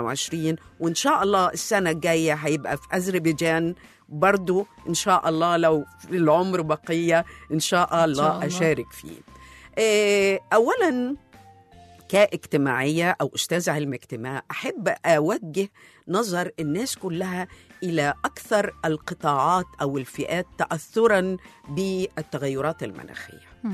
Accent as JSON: {"language": "Arabic", "country": "Egypt", "said": "وعندنا في مصر أكبر رابع محطة على مستوى العالم في الطاقة الشمسية"}